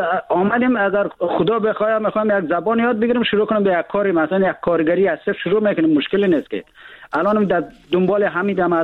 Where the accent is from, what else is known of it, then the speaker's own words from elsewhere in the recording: Afghanistan; ما در افغانستان در کشور جنگ زده بزرگ شدیم.